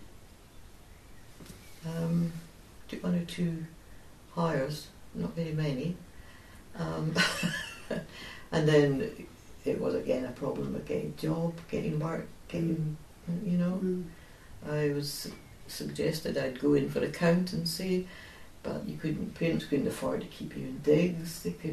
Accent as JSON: {"language": "English", "town": "Edinburgh", "region": "Scotland", "country": "United Kingdom", "said": "So I came from Edinburgh area."}